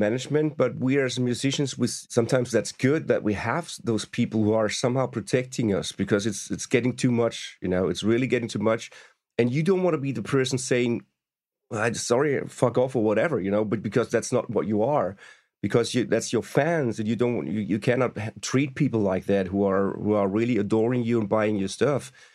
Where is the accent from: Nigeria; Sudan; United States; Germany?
Germany; Stuttgart, Baden-Württemberg; We first met when they were in Stuttgart, my hometown, then